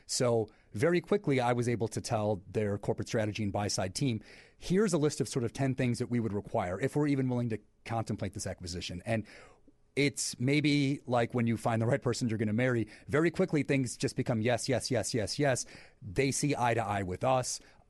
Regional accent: United States; As an American, I'm rooting for our president, and I'm all behind it.

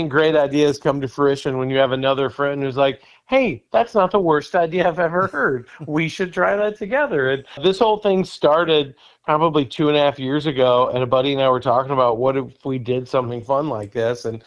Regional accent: the South, United States; We've always been a soda family growing up in the South.

